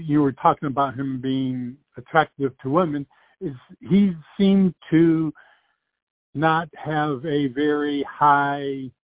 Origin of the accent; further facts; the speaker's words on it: New York, United States; Now, even though I grew up in New York, I don't think I've ever actually been into New Jersey.